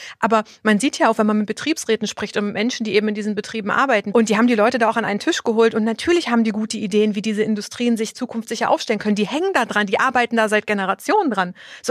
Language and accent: German; Saxony-Anhalt, Germany; das ist jetzt auch gerade da, wo ich herkomme, in Sachsen-Anhalt ein Riesenthema